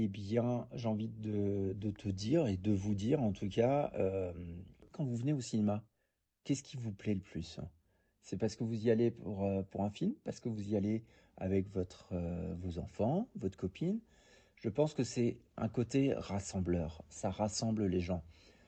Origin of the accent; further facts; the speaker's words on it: Colmar, Grand Est, France; vu que je suis originaire d'Alsace, de Colmar précisément